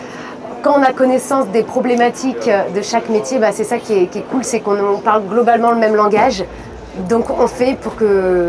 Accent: Nantes, Pays de la Loire, France; vu que je viens de Nantes

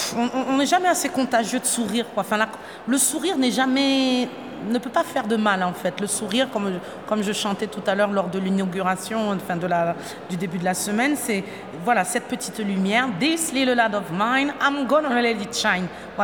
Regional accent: Haiti; now in France; parce que je suis originaire de Haïti et que j'aime la mixité, l'ouverture, la culture

